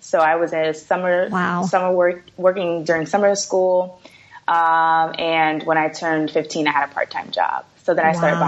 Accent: Brooklyn, New York, United States; Sure. So, you know, I'm from Brooklyn, New York.

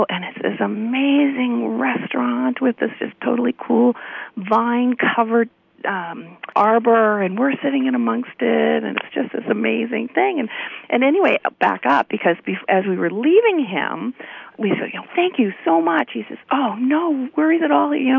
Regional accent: Canada; accent: Canadian; "is your accent, it sounds kind of Canadian." And we said, "Yes, we're from Canada."

